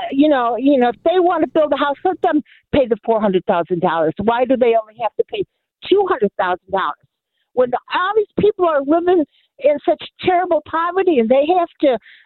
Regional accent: Buffalo, New York, United States; I'm an older person, and I grew up in Buffalo during the 50s and the 60s

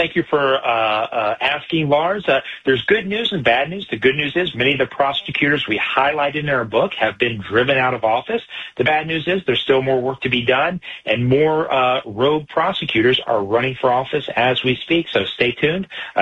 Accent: Florida, United States; It'd probably be a good thing in some respects for my home state of Florida

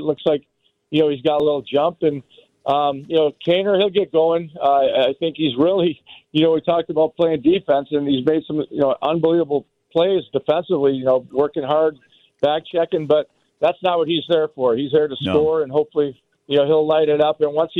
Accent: Chicago, Illinois, United States; I grew up in Chicago.

